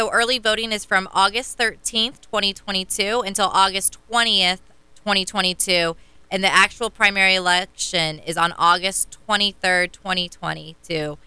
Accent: Florida, United States; I'm from Brevard County. I love it here.

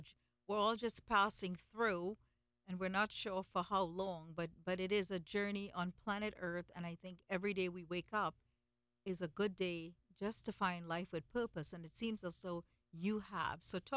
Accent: India; But, you know, I'm Indian, and we cry a lot

